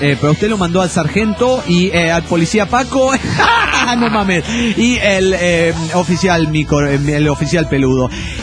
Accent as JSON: {"language": "Spanish", "town": "San Antonio", "region": "Texas", "country": "United States"}